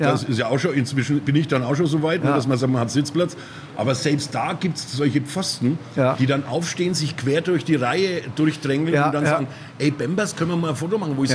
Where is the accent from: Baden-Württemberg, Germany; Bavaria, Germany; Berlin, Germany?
Bavaria, Germany; Nuremberg; natürlich bin Nürnberger